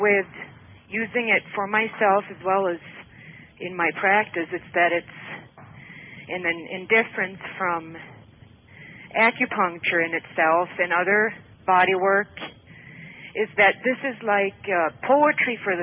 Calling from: Poudre Canyon, Colorado, United States; I'm calling from Poudre Canyon, Colorado.

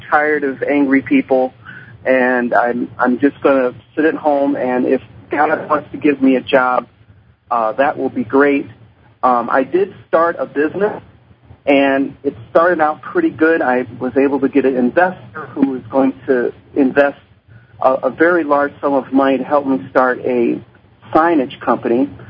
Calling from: Minneapolis, Minnesota, United States; I'm calling from Minneapolis, St. Paul, Minnesota.

